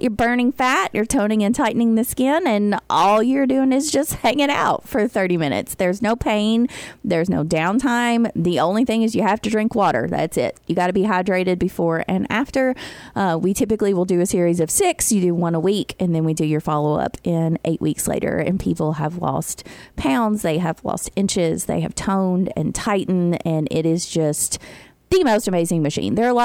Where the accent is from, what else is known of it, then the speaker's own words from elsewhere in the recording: Kentucky, United States; I'm from Kentucky. And they're like, oh, what part? And I was like, do you know where Bowling Green is, where they make the Corvettes? And they're like, oh, yeah, I know where that is. I was like, I'm like 30 minutes from there.